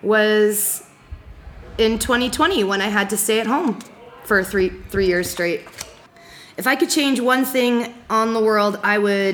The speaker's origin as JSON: {"language": "English", "town": "Ajax", "region": "Ontario", "country": "Canada", "tie": "born or raised there", "said": "My hometown is Ajax, Ontario. And the best place to be there, the lakefront."}